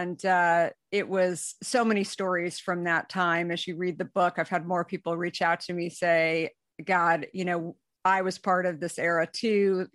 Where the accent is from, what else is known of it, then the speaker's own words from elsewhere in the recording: Arizona, United States; I grew up in Arizona, never even saw that in Arizona.